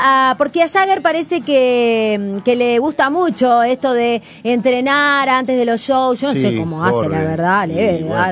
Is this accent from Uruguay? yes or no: yes; Uruguay; soy bicho uruguaya.